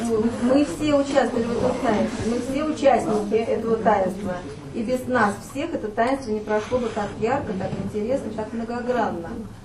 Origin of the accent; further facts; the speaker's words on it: Saint Petersburg, Russia; А я живу в деревне 8 лет, хотя родилась и выросла в Санкт-Петербурге.